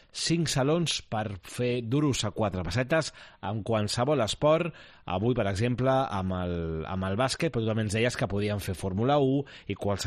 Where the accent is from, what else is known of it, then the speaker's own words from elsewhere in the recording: Badalona, Catalonia, Spain; Escolta, jo soc de Badalona